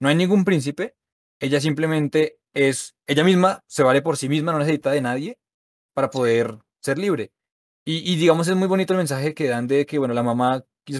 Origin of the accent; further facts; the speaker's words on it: Colombia; nosotros que somos de Colombia